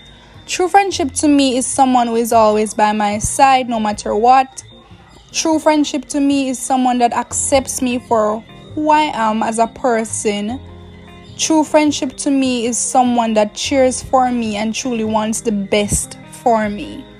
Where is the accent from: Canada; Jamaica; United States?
Jamaica; I'm 18 years old. I'm from Jamaica. I live in Montego Bay.